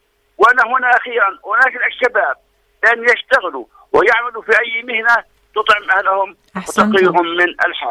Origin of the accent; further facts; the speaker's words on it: Jordan; عندنا بالأردن وأعتقد في جميع الدول العربية الشغل ليس حسب الكفاءة